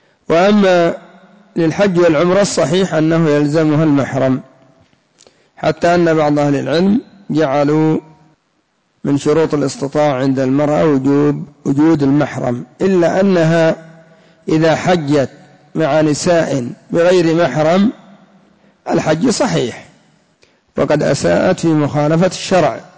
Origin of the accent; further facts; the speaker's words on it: Yemen; الآن عندنا في اليمن شيء اسمه العصبة النسائية